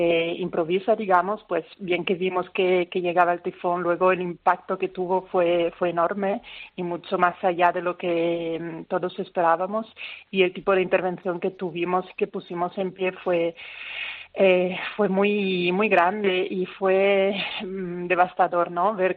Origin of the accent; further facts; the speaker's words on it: Italy; Spanish is a second language; now in Madrid, Spain; años viviendo en Madrid, con lo cual me siento muy a gusto y me siento en casa cuando estoy en Madrid, aunque yo personalmente soy italiana, entonces tengo una vuelta a Italia muy a menudo, donde tengo familia y todo.